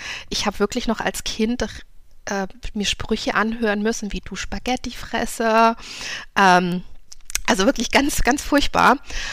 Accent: Baden-Württemberg, Germany; ich bin Tochter, Gastarbeiterkind, bin in Süddeutschland groß geworden, im südlichen Baden-Württemberg. Mein Vater stammt aus Süditalien, Apulien

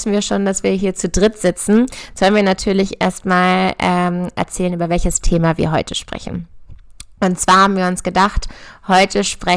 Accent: Lower Saxony, Germany; Ich komme ja auch aus der Nähe von Hannover, bei Dittacke.

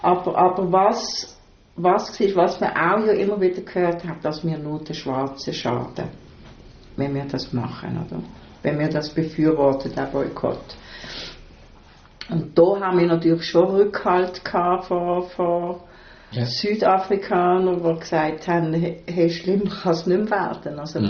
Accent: Switzerland; Das heißt, wir brauchen ja kein Visum als Schweizer.

